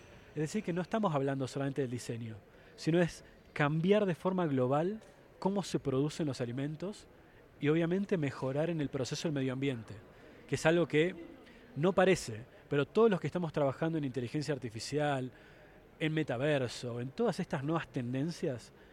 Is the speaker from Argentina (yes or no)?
yes; Argentina; Yo soy de Argentina, un país conocido por